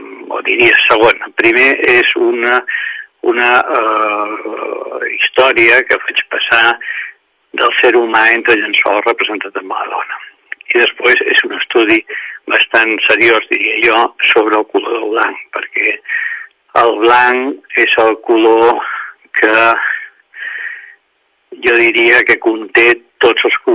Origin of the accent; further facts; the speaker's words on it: Sant Cugat, Catalonia, Spain; la vaig voler presentar aquí a Sant Cugat, en principi, perquè, bueno, és el meu lloc d'origen